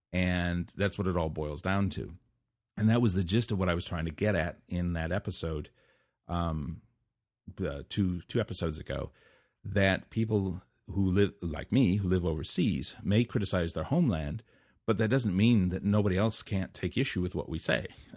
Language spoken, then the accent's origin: English; United States; now in New Zealand; something that annoys me as an American living overseas is when people here in New Zealand criticize the U.S.